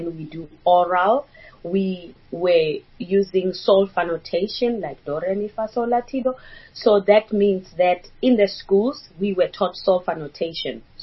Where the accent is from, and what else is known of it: Lebowakgomo, Limpopo, South Africa